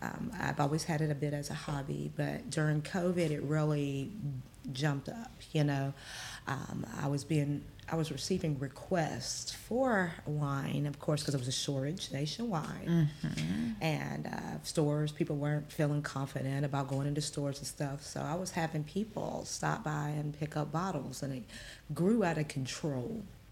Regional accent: Georgia, United States; Oh, well, of course, I'm from Georgia. I'm a Georgia girl.

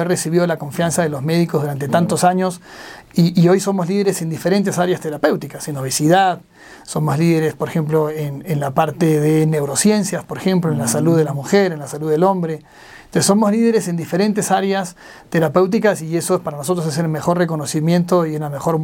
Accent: Peru; now in Ecuador; yo soy extranjero, yo no soy de aquí, soy peruano.

